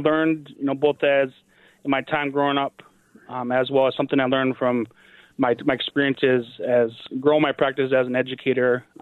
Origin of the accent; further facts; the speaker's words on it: Wisconsin, United States; So I was born and raised on the Bad River Band of Lake Superior Chippewa Reservation, northern Wisconsin. So on the shores of on Lake Superior itself.